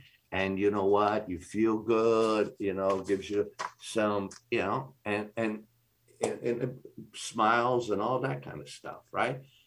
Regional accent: Canada; being Canadian, we touch a lot of different cultures, right? So I'm Canadian.

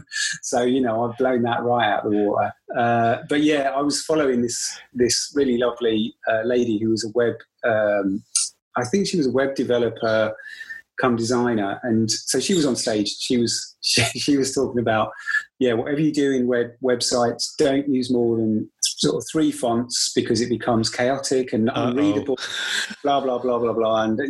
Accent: London, United Kingdom; maybe it's a cheek because I'm from London

